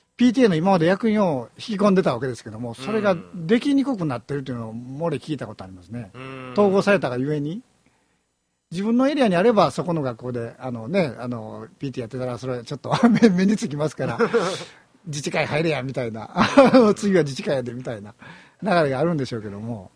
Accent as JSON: {"language": "Japanese", "region": "Kyoto", "country": "Japan", "tie": "born or raised there", "said": "私はまあ上京の仁和っていう仁和学区で生まれ育ったわけですけども、"}